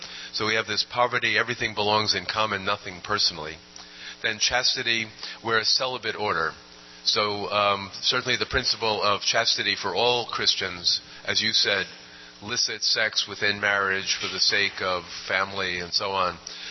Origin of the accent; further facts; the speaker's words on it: Brooklyn, New York, United States; I'm from New York City, too. I'm from Brooklyn.